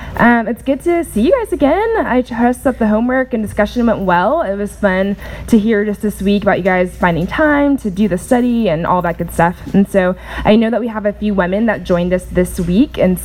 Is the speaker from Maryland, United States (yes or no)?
no; California, United States; yes, of course, I was born in California, I went to something called beach camp